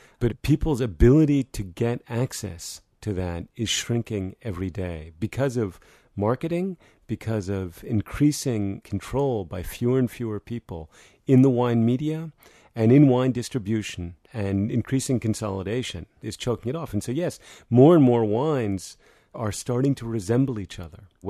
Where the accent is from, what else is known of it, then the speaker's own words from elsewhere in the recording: United States; I'm an American, and I grew up all over the world because my dad was a journalist.